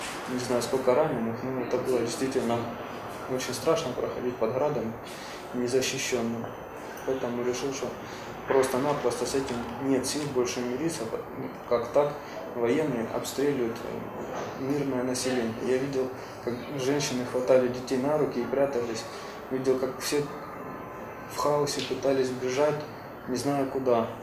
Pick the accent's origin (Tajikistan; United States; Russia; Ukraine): Ukraine; Donetsk, Donetsk Oblast; но я из Донецка. Раньше жил в Куйбышевском районе.